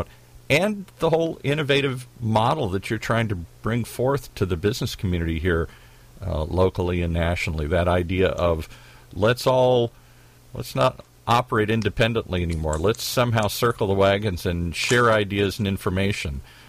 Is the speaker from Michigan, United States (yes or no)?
yes; Detroit, Michigan, United States; It isn't like when I grew up in Detroit, everywhere we went, there were giant manufacturing facilities here.